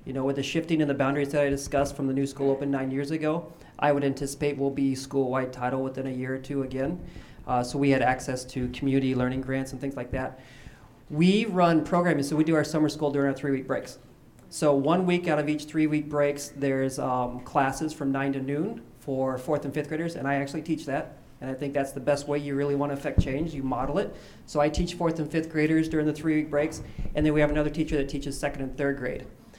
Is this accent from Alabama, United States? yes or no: yes; Alabama, United States; I'm from Alabama, by the way. Roll Tide.